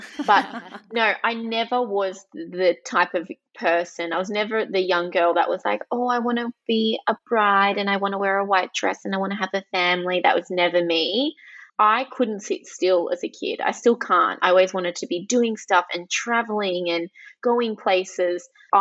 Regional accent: Albury Wodonga, Australia; English is a second language; when I started school, I couldn't speak English and I was this outcast. I grew up in Albury Wodonga, so I was literally the only

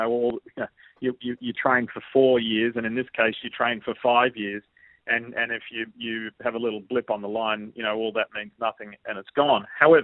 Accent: Australia; accent: Australian; Thankfully, I've never lost my Aussie accent.

